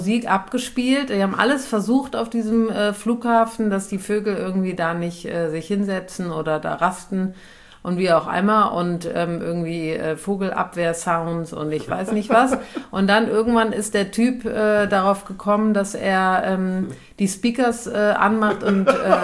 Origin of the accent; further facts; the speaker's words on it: Cologne, North Rhine-Westphalia, Germany; ich komme ja aus Kölns Westen